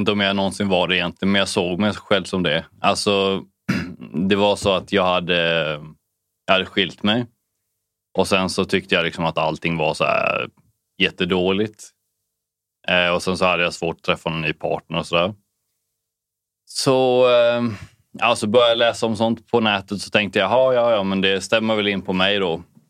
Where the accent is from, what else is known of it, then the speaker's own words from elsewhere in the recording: Kalmar County, Sweden; Jag är uppväxt utanför Kalmar.